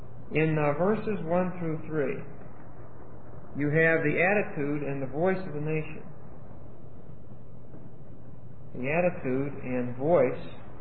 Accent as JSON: {"language": "English", "town": "Pittsburgh", "region": "Pennsylvania", "country": "United States", "tie": "born or raised there", "said": "back in my hometown of Pittsburgh, there's an amusement park called Kennywood."}